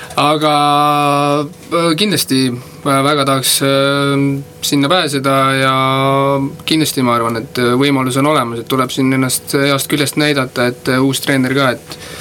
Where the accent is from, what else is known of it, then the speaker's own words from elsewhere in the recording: Hiiu County, Estonia; ma olen Hiiumaalt pärit ja läksin Hiiumaale siis suveks